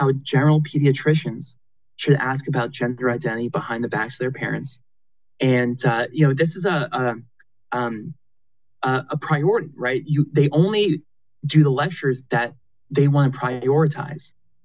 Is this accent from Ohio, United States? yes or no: no; Florida, United States; I grew up in Florida, got a brother and a sister, two parents, very close with all of them.